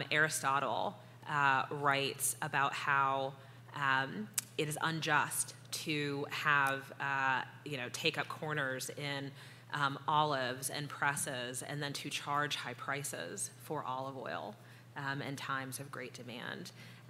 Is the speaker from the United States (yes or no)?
yes; North Carolina, United States; And I should say, I grew up in North Carolina, and so it is right in our Constitution, we're very proud of this